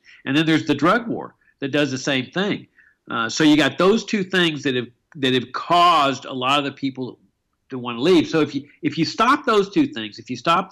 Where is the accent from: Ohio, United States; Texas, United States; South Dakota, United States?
Texas, United States; Laredo; As you know, I grew up down there. I grew up in Laredo. I saw this police state firsthand. I mean, I grew up on a farm on the Rio Grande.